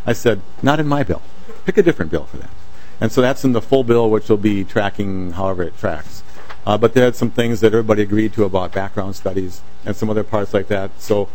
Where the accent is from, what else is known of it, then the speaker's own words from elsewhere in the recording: Anoka, Minnesota, United States; I'm from Anoka.